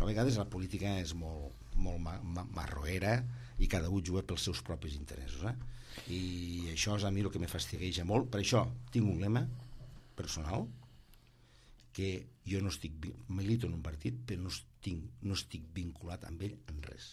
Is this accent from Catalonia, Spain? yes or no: yes; Catalonia, Spain; i a casa nostra les Terres de l'Ebre també ens hem de revelar cap a Barcelon